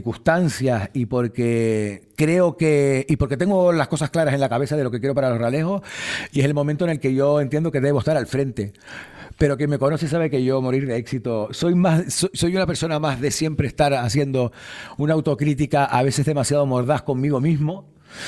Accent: Los Realejos, Canary Islands, Spain; me encantan los Realejos, estoy enamorado de mi pueblo.

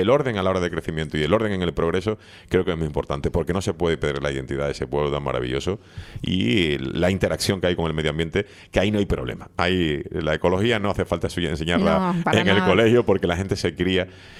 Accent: Santa Úrsula, Canary Islands, Spain; a un alcalde del norte de Tenerife, además del de mi pueblo, porque es mi alcalde.

